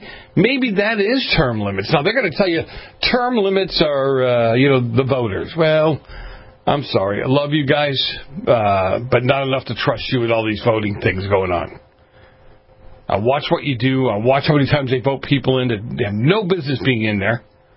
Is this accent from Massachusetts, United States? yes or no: yes; Boston, Massachusetts, United States; You know, I grew up in Boston, as some of you know. I grew up in a very mafia-influenced area.